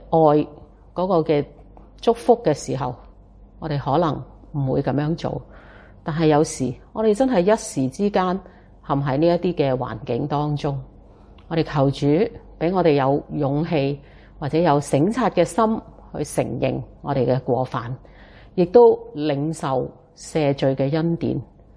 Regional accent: Hong Kong; 无论我们香港人、中国人、亚洲人、世界各地的人

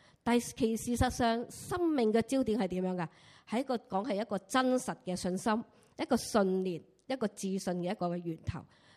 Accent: Hong Kong; 咁我身為香港人都會望下啊呢件事發生咗啦

